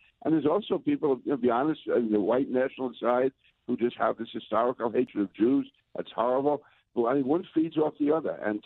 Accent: New York, United States; also born or lived in New Jersey; And, you know, growing up in the New York, New Jersey, where we see the tremendous achievements and accomplishments of the Jewish American community

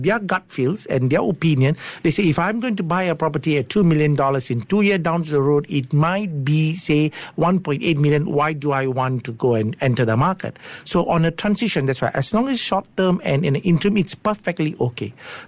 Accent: Singapore; You see, we grew up as Singaporean, as I said, 91% of home ownership.

